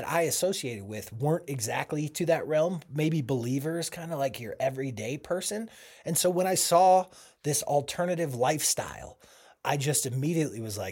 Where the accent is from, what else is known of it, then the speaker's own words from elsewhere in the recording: Boulder, Colorado, United States; I grew up in Boulder, Colorado, mm-hmm. and it is notorious for being split between tech-savvy folks and the hippie generations that flocked there.